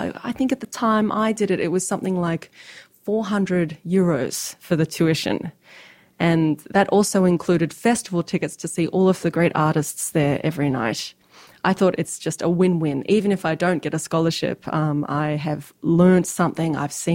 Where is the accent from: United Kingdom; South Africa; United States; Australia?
Australia; I'm Australian, first and foremost.